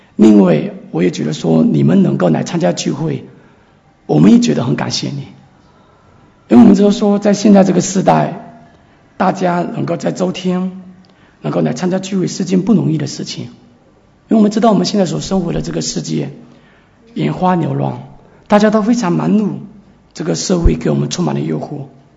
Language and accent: Chinese; China; moved away; 因为前几年我自己也从中国过来，我也处理这样的事情